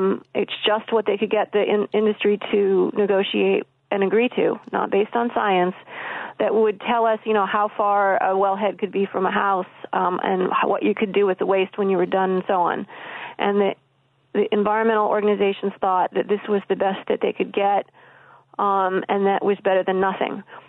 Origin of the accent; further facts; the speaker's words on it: Illinois, United States; I felt so bad for my home state of Illinois that I felt I needed to come and bear witness to that.